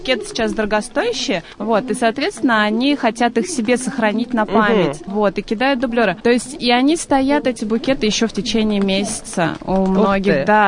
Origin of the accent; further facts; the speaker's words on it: Belozersk, Vologda Oblast, Russia; Я флорист … Я из Белозерска, но работаю также и по Раменскому району, и по Воскресенскому району.